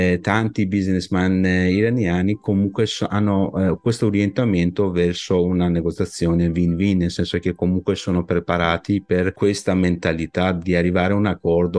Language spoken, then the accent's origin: Italian; Iran; nel mio paese di origine l'Iran è proprio abbiamo questo stile di avere prima avere una conoscenza con la controparte